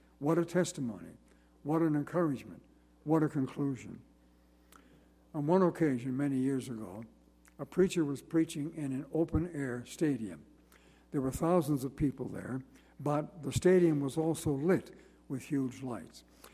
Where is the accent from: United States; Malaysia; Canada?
Canada; Nova Scotia; I come from Nova Scotia, as you know